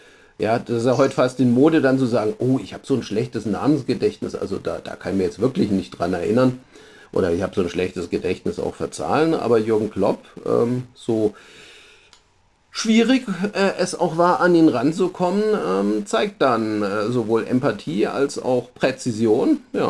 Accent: Pforzheim, Baden-Württemberg, Germany; Und selbst Pforzheim, meine Heimatstadt

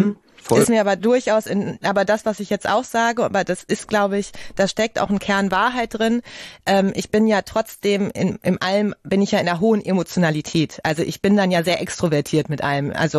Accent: North Rhine-Westphalia, Germany; ich komme ja aus dem Ruhrgebiet.

